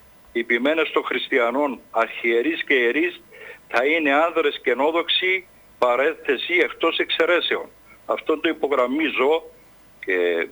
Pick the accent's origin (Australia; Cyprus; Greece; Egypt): Cyprus; Limassol, Limassol District; από Λεμεσόν.